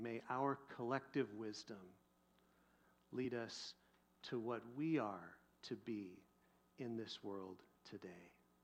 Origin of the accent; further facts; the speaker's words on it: Seattle, Washington, United States; now in Idaho; it seems like when I tell people I'm from Seattle, it's just like, you must be so happy to get out of there